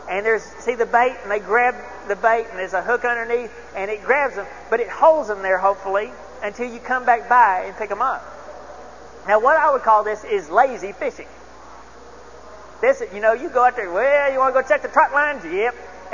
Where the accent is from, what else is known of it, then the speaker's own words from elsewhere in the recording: Dallas, Texas, United States; I grew up in North Dallas, so I had known nothing about fishing.